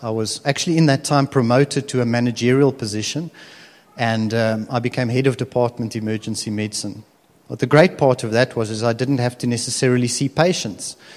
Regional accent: Stellenbosch, Western Cape, South Africa; Growing up in Stellenbosch, alcohol is part of the kind of the daily routine.

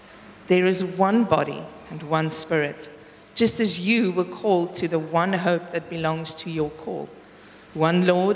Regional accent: South Africa; first language Afrikaans; English is a second language; it's also not my mother tongue. I sometimes struggle to pray in English. It's so weird. When I pray, I feel like I pray in Afrikaans in my head and then I translate it into English.

